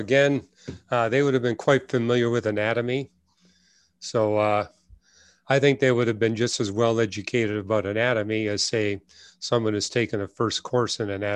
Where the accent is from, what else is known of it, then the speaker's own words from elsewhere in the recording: Canada; now in United States; maybe not here in the US, but I grew up in Canada. You know, we had kidney for dinner.